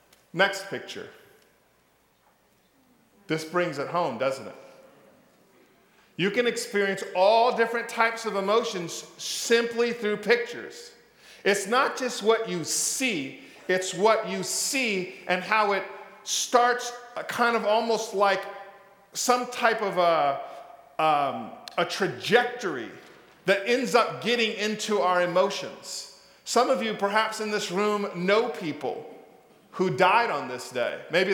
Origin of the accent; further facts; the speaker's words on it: West Coast, United States; born there; if you were born on the West Coast like me, just seeing that gives me the feels.